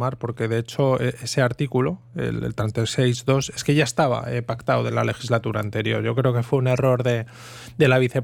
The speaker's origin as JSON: {"language": "Spanish", "region": "Basque Country", "country": "Spain", "said": "la sociedad vasca no son, los vascos o las vascas, no somos mejores ni peores, somos diferentes, tenemos una sociedad diferente que percibe las cosas de manera diferente y vota diferente."}